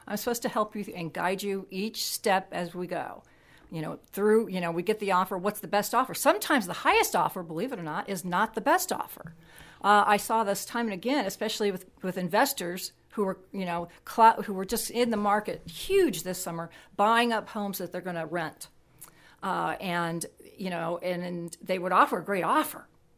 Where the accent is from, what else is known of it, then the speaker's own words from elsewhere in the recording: Crawfordsville, Indiana, United States; I grew up in Crawfordsville, Indiana.